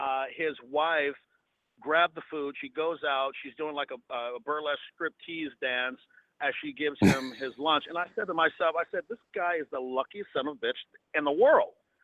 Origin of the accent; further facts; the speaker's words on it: Indianapolis, Indiana, United States; I never thought that, you know, growing up in Indianapolis, that I would have the life that I have.